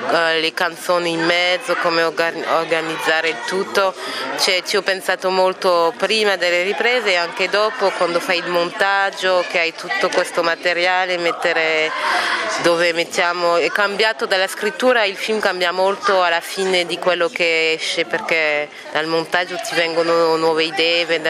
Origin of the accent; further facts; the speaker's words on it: Paris, Île-de-France, France; Italian is a second language; sono cresciuta a Parigi, che è una città molto mista, per cui da bambina andavo a scuola già con tanti amici di diverse nazionalità